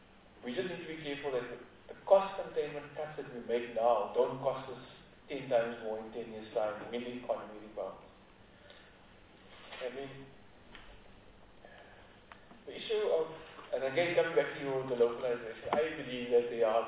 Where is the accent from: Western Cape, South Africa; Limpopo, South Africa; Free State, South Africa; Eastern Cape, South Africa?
Eastern Cape, South Africa; Port Elizabeth; now in Johannesburg, South Africa; I was born and bred in Port Elizabeth. I grew up, in fact, in human reserve outside Port Elizabeth. And I live in Johannesburg, so I'm an economic migrant.